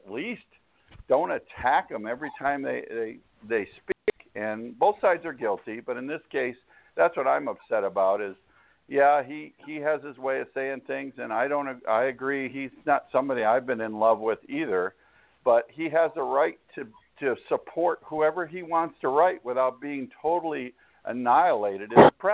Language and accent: English; Chicago, Illinois, United States; That's my hometown. That hurts me a lot to see Chicago held up as a poster child for all the wrong things.